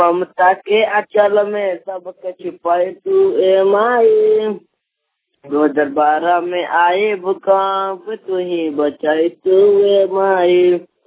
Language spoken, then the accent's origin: Hindi; Jharkhand, India; ग्राम बोध जिला थाना जिला गढ़वा का रहने वाला हूँ।